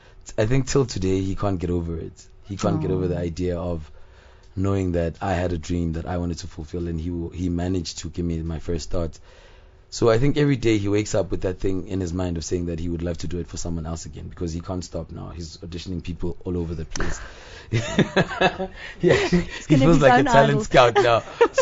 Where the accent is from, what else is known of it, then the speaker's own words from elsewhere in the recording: Emalahleni, Mpumalanga, South Africa; because I come from Witbank, Emalahleni, which has been known to be a very dirty city, and it's very polluted.